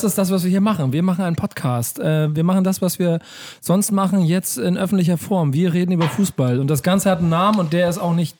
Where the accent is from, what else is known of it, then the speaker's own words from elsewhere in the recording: Hamburg, Germany; born there; Bei mir ist es ein bisschen anders, ich bin gebürtiger Hamburger.